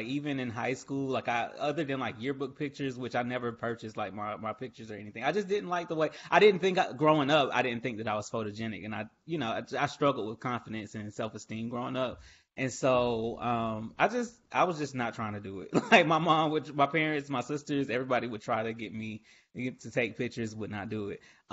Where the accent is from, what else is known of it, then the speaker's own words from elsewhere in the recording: Atlanta, Georgia, United States; now in Raleigh, United States; So yeah, I'm from Atlanta originally. I am currently living in Raleigh, North Carolina.